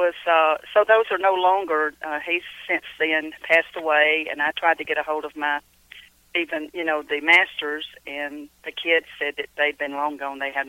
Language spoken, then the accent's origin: English; Cumming, Georgia, United States; born or raised there